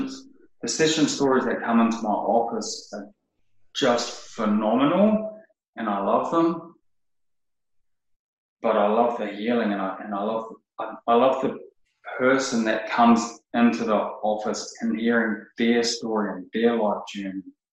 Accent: New Zealand; moved away as an adult; now in Australia; Born in New Zealand. Moved over here when I was 30.

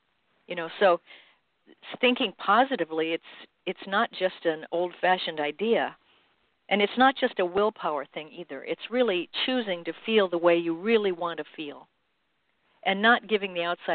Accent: Midwest, United States; I grew up in the Midwest running around riding horses and just doing stuff

